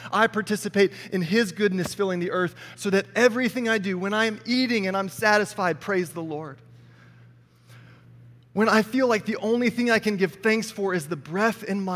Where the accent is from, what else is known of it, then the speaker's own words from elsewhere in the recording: Texas, United States; I was raised in Texas. Born in Texas, have lived in Texas my whole life.